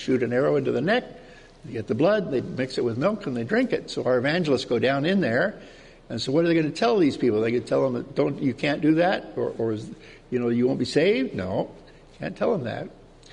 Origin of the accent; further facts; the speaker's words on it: Canada; I'm a Canadian, right?